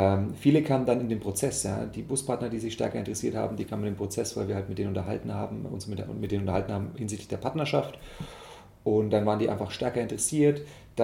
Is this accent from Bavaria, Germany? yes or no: yes; Fürth, Bavaria, Germany; Und ich komme ja aus Fürth in der Nähe von Nürnberg.